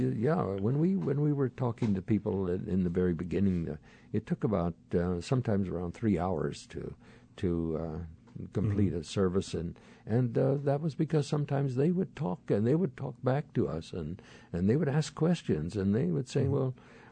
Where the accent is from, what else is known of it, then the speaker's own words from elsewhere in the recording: El Paso, Texas, United States; born there; I was born in El Paso, Texas, on the Mexican border, and my father spoke Spanish